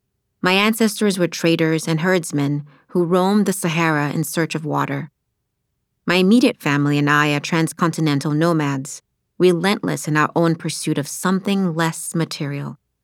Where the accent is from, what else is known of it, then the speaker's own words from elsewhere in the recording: Maiduguri, Borno, Nigeria; born there; I was born in Maiduguri, Nigeria, birthplace of Boko Haram, the terrorist militia that specializes in kidnapping the girl child.